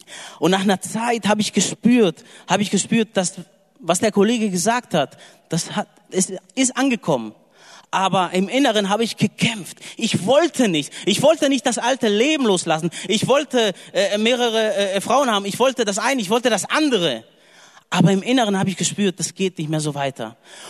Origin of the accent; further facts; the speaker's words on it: Wuppertal, North Rhine-Westphalia, Germany; Gut, ich bin mit 5 Jahren nach Deutschland gekommen. Meine Mutter hat mich hergebracht. Wir kommen aus dem Ruhrgebiet, Nordrhein-Westfalen, Wuppertal, wer es kennt, Wuppertaler Schwebebahn. Und ja, mein Vater Grieche, meine Mutter ist der Domrep.